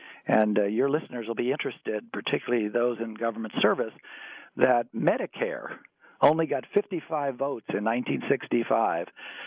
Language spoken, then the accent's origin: English; Pennsylvania, United States; Senator Hines and Schweiker from Pennsylvania, my home state.